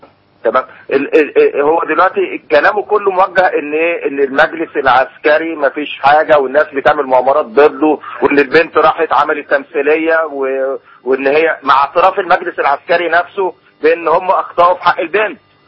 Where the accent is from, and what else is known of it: Egypt